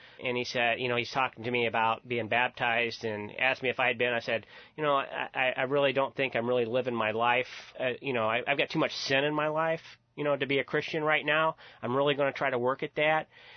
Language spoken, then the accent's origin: English; Charleston, United States; Grew up in Church of God, born and raised in Charleston, and I was scared of the devil from my earliest memory.